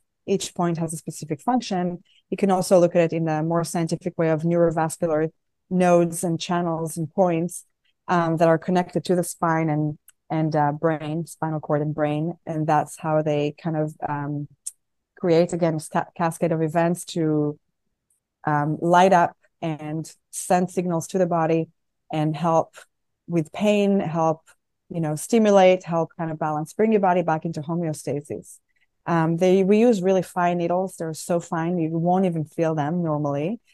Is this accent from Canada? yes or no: no; Israel; Growing up in Israel was fun, but also stressful, because, for example, in the Gulf War in 1991, I was a little girl.